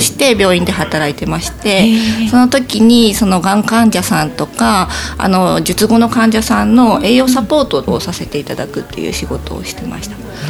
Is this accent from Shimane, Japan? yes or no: yes; Izumo, Shimane, Japan; 私は生まれも育ちも出雲です。